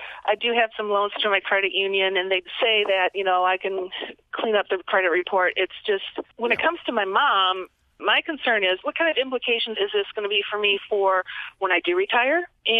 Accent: Michigan, United States; now in Chicago, United States; I grew up in Michigan, so and whatever happens in Michigan happens in Chicago, but to a little bit greater degree.

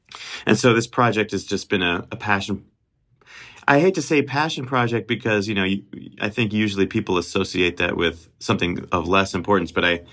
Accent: New York City, New York, United States; also born or lived in Helsinki, Finland; And they met in Finland, and I was born there. And then we moved to New York City when I was very young, like 3 months or 4 months old.

